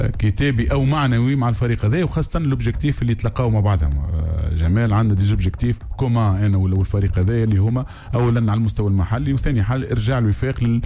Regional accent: Algeria; ولكن نحن وشعب جزائري معروفين

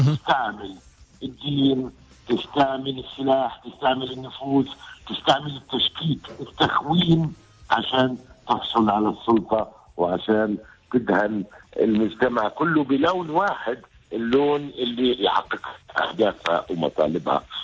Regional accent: Palestine; انا كان همي احنا كفلسطينيين واحنا كعرب ماذا نفعل؟

